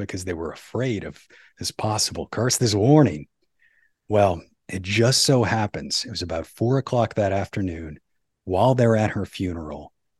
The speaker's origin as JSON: {"language": "English", "town": "New Orleans", "region": "Louisiana", "country": "United States", "said": "And you can hear that in my own accent. You can probably hear little bits and pieces from being in this port town."}